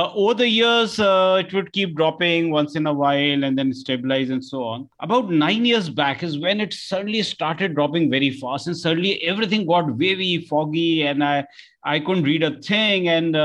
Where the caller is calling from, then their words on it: India; This is actually late evening for us. We are joining you from India.